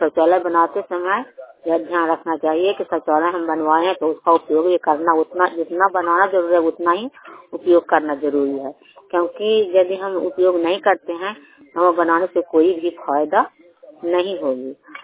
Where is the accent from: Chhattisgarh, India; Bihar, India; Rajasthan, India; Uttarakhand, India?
Bihar, India; Anandpur; ग्राम Anandpur post Madhopur थाना चंडी जिला नालंदा का निवासी हूँ।